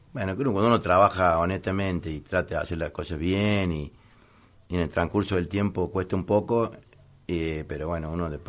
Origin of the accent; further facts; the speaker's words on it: Río Cuarto, Córdoba, Argentina; also born or lived in Bahía Blanca; now in Villa María, Argentina; Yo soy nativo de Río Cuarto, sí.